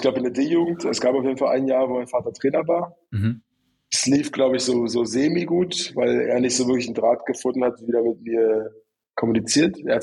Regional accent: Eastern Ukraine, Ukraine; first language Russian; German is a second language; bin ich halt im Osten aufgewachsen, so östlich. Mhm. Und da haben wir haben immer Russisch geredet zu Hause. Also meine Eltern sind auch, die reden beide Russisch. Wir haben immer zu Hause Russisch geredet.

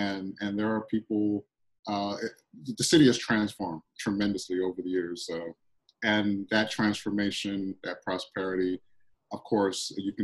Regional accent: Washington, District of Columbia, United States; this is a great opportunity to do this kind of work, social justice, civil rights work in my hometown, the place I was born. So I'm back here in DC.

